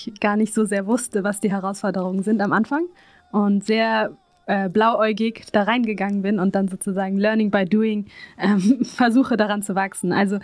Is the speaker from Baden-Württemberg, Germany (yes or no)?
yes; Freiburg, Baden-Württemberg, Germany; Ich bin in Littenweiler und im Freiburger Osten sozusagen aufgewachsen